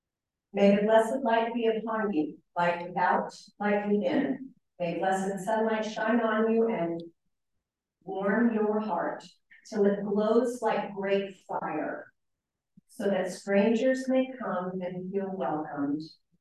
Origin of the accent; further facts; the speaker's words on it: Ireland; I'm Irish, and the Irish always have a blessing or a saying or something to fit just about any situation.